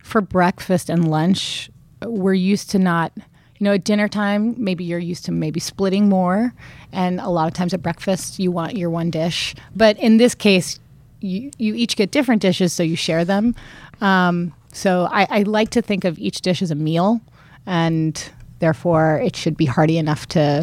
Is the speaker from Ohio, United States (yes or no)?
no; Long Beach, California, United States; I grew up in Long Beach.